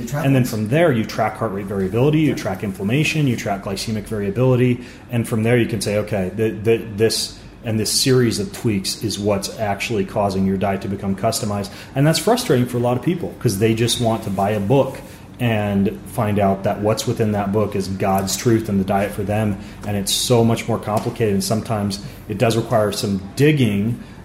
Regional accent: United States; we're all genetically diverse and I'm an American mutt

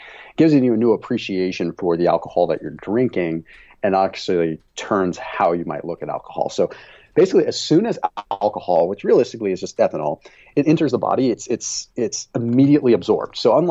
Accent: Sonoma, California, United States; I'm from Sonoma originally, Sonoma, California.

